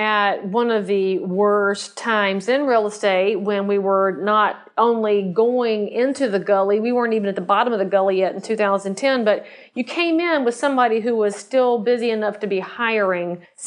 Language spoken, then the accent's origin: English; North Carolina, United States; She's located in my home state of North Carolina, just a short 2.5 hours north of me.